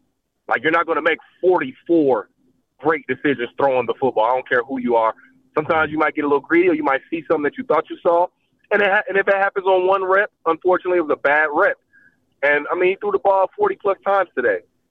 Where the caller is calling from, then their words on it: Nashville, Tennessee, United States; from Nashville.